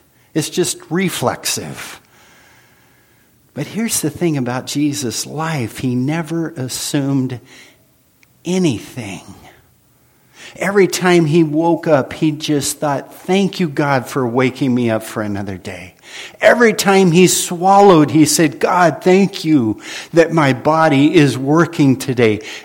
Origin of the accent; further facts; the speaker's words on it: Santa Cruz, California, United States; I've always loved all the Bay Area teams because I grew up in Santa Cruz